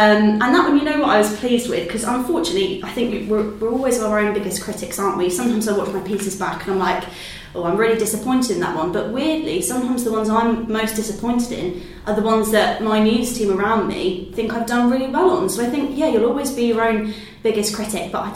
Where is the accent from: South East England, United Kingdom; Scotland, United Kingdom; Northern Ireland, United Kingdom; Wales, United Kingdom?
South East England, United Kingdom; Yeah, so I'm from West Sussex, actually, but I know East Sussex so well, you know, Brighton, I'm always in Brighton. But yeah, so I've lived in a town called Haverseth my whole life. For those who don't know, it's a bit of a commuter town. It's in between Brighton and London.